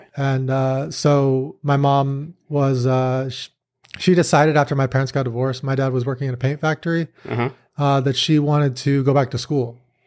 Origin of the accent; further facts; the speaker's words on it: San Diego, California, United States; I grew up in the Southern California ecosystem of poker, but I was more in San Diego.